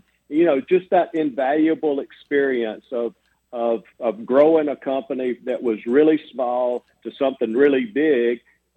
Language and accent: English; Roanoke, Alabama, United States; Yes, sir. I grew up in Roanoke.